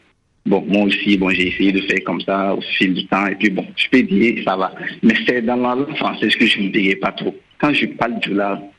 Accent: Burkina Faso; chez nous au Burkina, on dit, bon, si tu bégayes

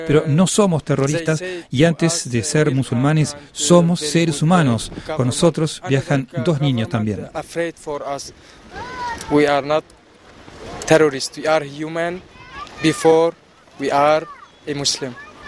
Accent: Qamishli, Al-Hasakah Governorate, Syria; moved away as an adult; nacido en Siria, en Kameshli, una ciudad fronteriza con Turquía. Soy kurdo de Siria, tengo 26 años y salimos de Siria hace 2 meses debido a los ataques terroristas del Estado Islámico

